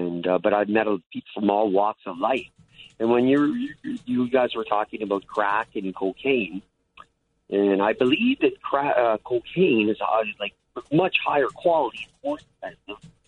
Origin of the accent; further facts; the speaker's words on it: Ontario, Canada; But I'm from Ontario.